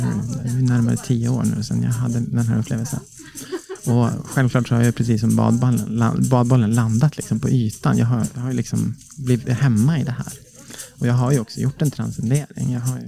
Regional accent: Norrland, Sweden; Jag växte upp i Norrland. Norrlands inland.

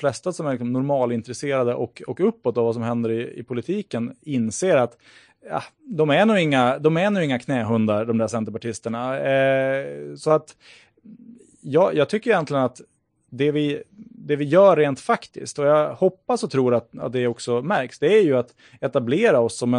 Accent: Örnsköldsvik, Västernorrland County, Sweden; Vi är ju båda från Örnsköldsvik. Vi handlar ibland på samma Konsum.

